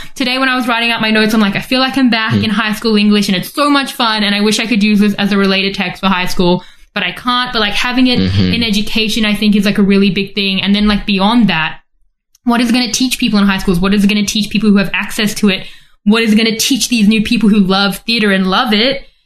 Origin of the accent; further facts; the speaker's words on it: South Africa; now in Australia; growing up in South Africa, I wasn't going to the theater.